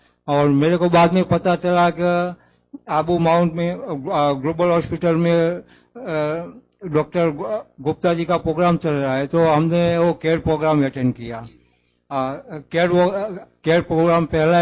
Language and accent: Hindi; Unjha, Gujarat, India; मैं उंझा गुजरात से आता हूँ।